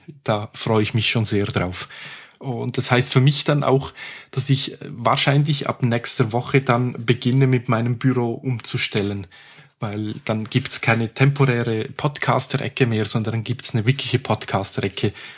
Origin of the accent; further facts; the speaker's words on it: Zurich, Switzerland; Und die Ausstellung wird ab eben dem 25.09. bei uns in Zürich stationiert sein.